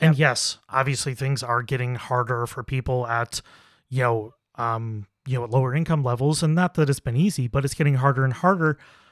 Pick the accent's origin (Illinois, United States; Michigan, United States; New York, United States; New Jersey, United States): New York, United States; Buffalo; now in Rochester, United States; Not that I'm that far away. I grew up in the Buffalo area.